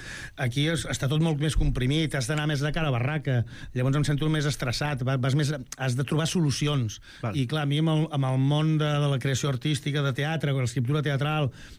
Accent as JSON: {"language": "Catalan", "town": "Vilanova i la Geltrú", "region": "Catalonia", "country": "Spain", "accent": "Vilanova", "said": "jo, que no només no sóc belga, tinc accent de Vilanova"}